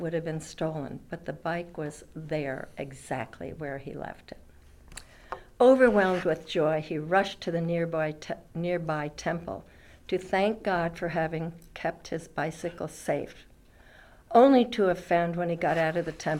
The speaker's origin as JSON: {"language": "English", "region": "New Jersey", "country": "United States", "tie": "born or raised there", "said": "the older I get, the happier I am that I grew up in New Jersey, which was the world."}